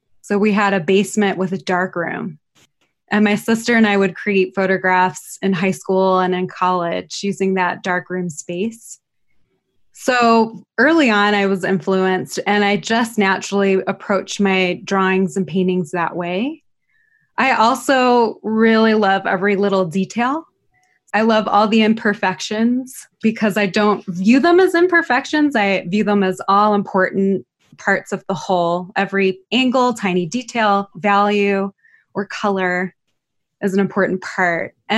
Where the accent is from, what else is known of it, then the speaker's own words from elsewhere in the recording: Detroit, Michigan, United States; So I am from Detroit, the Metro Detroit area. And growing up there, I witnessed vast urban decay from deindustrialization, crime, and other factors, as well as racial segregation.